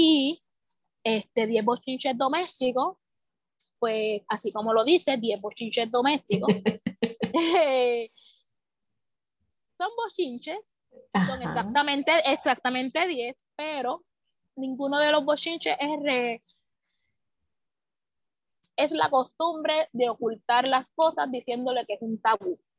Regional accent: Loíza, Puerto Rico; Yo soy percusionista, soy de Loíza. Yo siempre crecí en la percusión, en el arte, en la música. Siempre crecí dentro de una comunidad que defiende la cultura

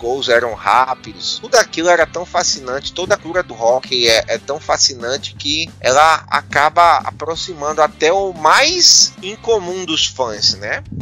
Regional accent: Northeast Region, Brazil; accent: Nordeste; Aqui no Nordeste também a gente tem um sotaque muito forte. Tem algumas palavras que a gente puxa muito, como arretado, menino, né? A gente tem um sotaque bem diferente

